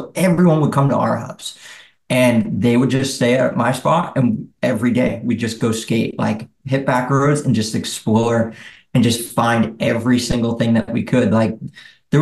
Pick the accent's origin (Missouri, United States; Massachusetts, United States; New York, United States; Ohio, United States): Massachusetts, United States; Lowell; I mean, early days, like growing up in Lowell, like the skate parks really brought everyone together. We were like, you know, 13, 14. And that was like just the meetup spot, you know?